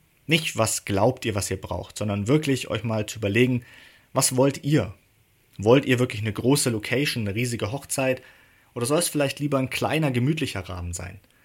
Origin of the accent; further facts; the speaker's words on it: Bavaria, Germany; Bei uns in Bayern gibt es zum Beispiel Brautverziehen und sowas.